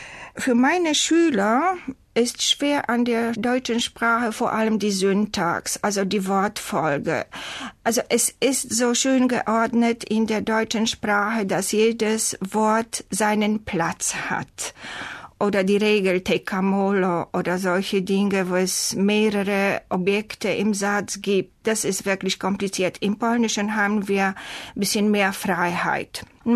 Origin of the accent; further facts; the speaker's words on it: Warsaw, Masovian Voivodeship, Poland; German is a second language; Ich komme aus Warschau, aus Polen. Ich bin in der zweiten Hälfte des 20. Jahrhunderts geboren worden.